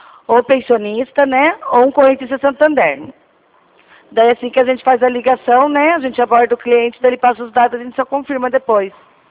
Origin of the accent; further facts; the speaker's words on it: Rio Claro, São Paulo, Brazil; Eu sou aqui de Rio Claro.